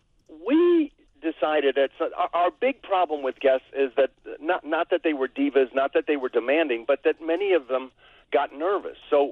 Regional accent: Chicago, Illinois, United States; now in Los Angeles, United States; Well, I'm from Chicago. I went to Thornridge High School. I went to Northwestern University. I am from Chicago.

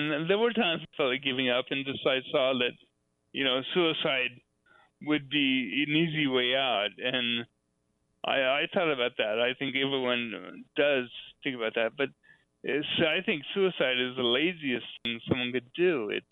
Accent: San Diego, California, United States; Well, I grew up in San Diego, and that's where I was living in my recovery.

